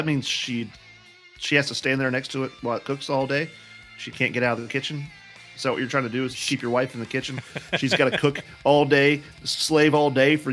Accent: United States; Well, I'm an American.

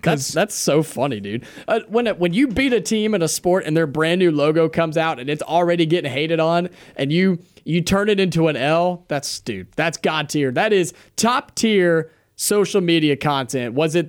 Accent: Dayton, Ohio, United States; also born or lived in Cincinnati; you know, I'm up there from the Dayton area. I lived in Cincinnati for a while as well.

